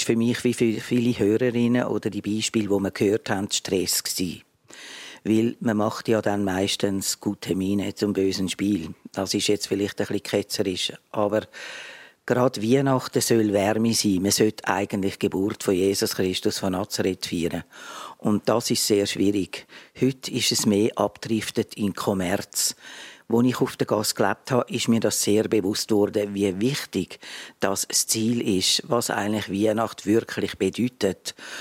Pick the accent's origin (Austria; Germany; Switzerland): Switzerland; Zurich; accent: Zurich dialect; now in Basel, Switzerland; Ich habe zwar einen Zürcher Dialekt, aber ich bin in Basel gestrandet.